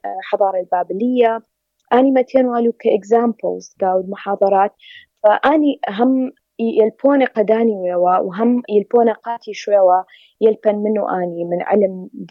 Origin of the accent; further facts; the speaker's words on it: Iraq; أنا كعراقية الوحيدة